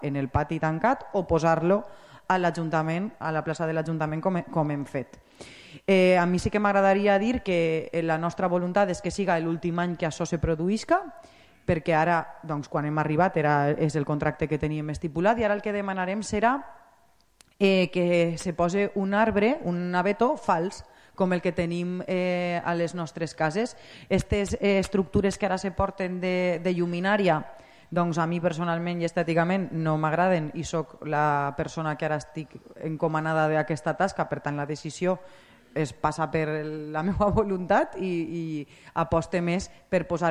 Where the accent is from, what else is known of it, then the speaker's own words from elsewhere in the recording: Valencian Community, Spain; De fet, tal vegada hauríem d'optar, així que som valencians, per decorar més oliveres.